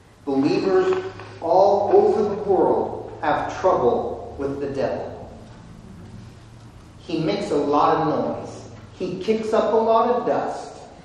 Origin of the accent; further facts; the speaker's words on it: United States; Okay, I'm from Washington. That doesn't happen at my house.